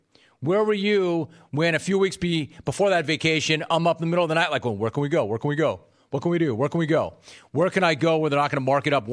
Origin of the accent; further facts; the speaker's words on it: California, United States; I mean, yeah, I'm from Southern California. We've got beaches here.